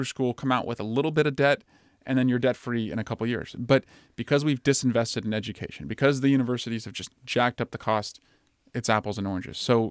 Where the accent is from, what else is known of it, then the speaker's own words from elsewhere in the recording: Iowa, United States; born there; moved away; I was born there. Yeah, I was born in Northwest Iowa.